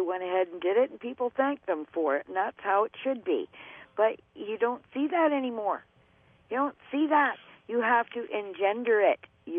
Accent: Winnipeg, Manitoba, Canada; I was raised in Winnipeg, and every few blocks there's a community center

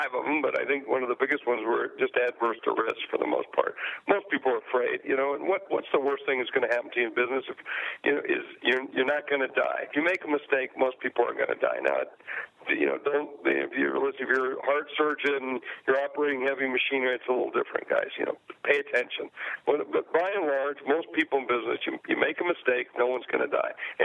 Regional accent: South Dakota, United States; I'm from South Dakota originally

